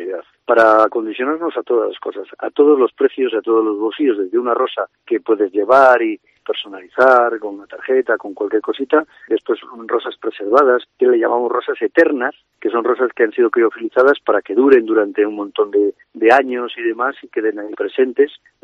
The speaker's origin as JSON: {"language": "Spanish", "town": "San Justo de la Vega", "region": "Castile and León", "country": "Spain", "tie": "born or raised there", "said": "San Justo de la Vega, que es mi pueblo, porque yo soy de pueblo, no soy de otro sitio más que San Justo de la Vega"}